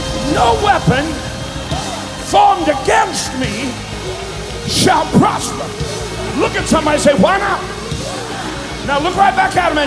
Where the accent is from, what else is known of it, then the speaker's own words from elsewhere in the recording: Kentucky, United States; Okay, I'm from Eastern Kentucky.